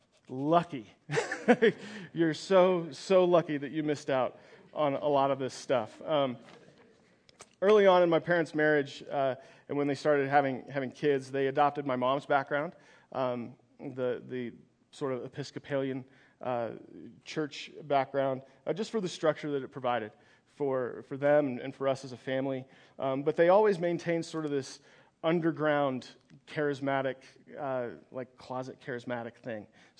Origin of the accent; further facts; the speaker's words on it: Sterling, Colorado, United States; Sterling is up there. You might as well just say I grew up in Nebraska. So I tell people I'm from Colorado.